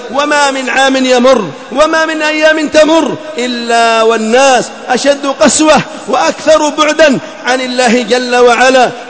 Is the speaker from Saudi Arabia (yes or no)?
no; Yemen; في بلادنا اليمن